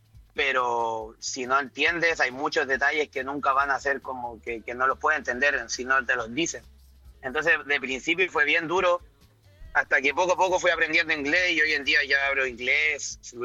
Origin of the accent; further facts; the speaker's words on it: Los Andes, Valparaíso, Chile; moved away as an adult; now in Miami, United States; En Miami estamos hoy en día, exacto. Soy de los Andes, de la ciudad chiquitita de los Andes, pero bien acogedora y bueno, 3 años acá.